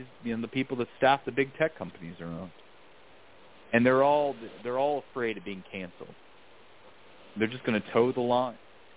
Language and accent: English; Pittsburgh, Pennsylvania, United States; You know, so I grew up in Pittsburgh